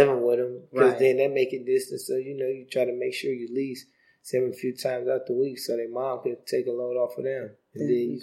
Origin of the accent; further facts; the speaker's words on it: Minnesota, United States; I grew up in Minnesota. She lived in Chicago.